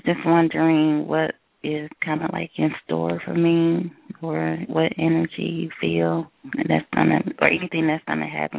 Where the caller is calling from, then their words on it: Michigan, United States; Michigan.